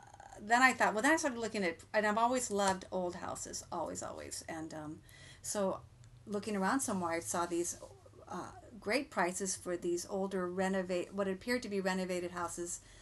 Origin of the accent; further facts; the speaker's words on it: Denver, Colorado, United States; also born or lived in Nashville, Tennessee; now in Los Angeles, United States; Well, I've been in Los Angeles since the 80s. I'm originally from Denver.